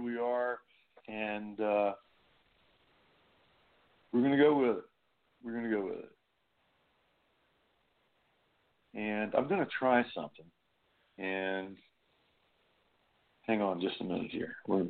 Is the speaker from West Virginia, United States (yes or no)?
yes; West Virginia, United States; I said he lived the last 3 or 4 years of his life here, back in my hometown in West Virginia.